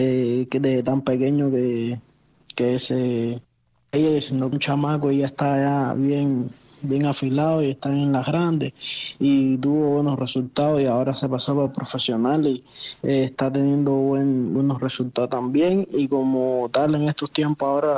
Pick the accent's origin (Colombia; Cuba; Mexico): Cuba; Cotorro, Havana; born there; En Cotorro, en Cotorro.